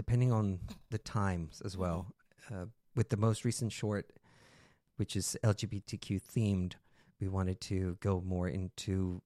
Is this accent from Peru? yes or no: yes; Peru; also born or lived in Maryland, United States; Even though I was born in Maryland, when I was about a year old, my parents moved back to Peru. My dad was in the military.